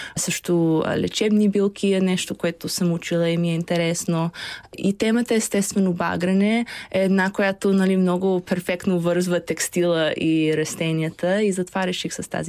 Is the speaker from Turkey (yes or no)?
no; Chicago, Illinois, United States; also born or lived in Bulgaria; Аз съм родена в България и като малка съм отишла в САЩ да живея с родителите ми на 4 години в Чикаго. И сега се връщам миналата година с стипендия от програма Fulbright, една американска фондация.